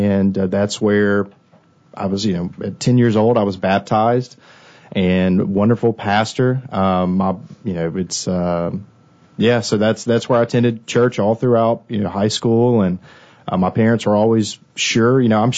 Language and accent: English; Saraland, Alabama, United States; So, grew up in Mobile, Saraland, specifically. But yeah, grew up in Saraland, so not too far from here. And, lovely Christian parents I love who love me and raised me in the faith.